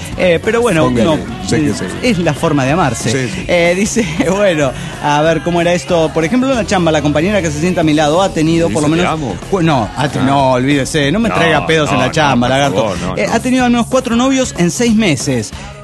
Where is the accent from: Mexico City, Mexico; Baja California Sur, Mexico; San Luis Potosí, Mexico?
Mexico City, Mexico